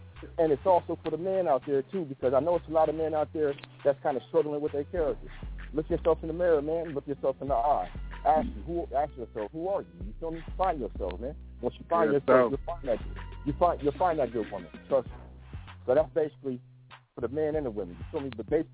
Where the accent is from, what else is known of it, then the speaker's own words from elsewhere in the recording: California, United States; Like I told you, I'm from California.